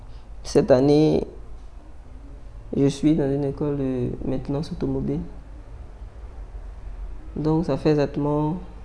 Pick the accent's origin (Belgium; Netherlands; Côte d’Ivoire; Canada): Côte d’Ivoire; Fakissé-Dougou, north; born there; Je suis né à Fakissé-Dougou, dans une ville au nord de la Côte d'Ivoire. Je suis né le 20 novembre 1981.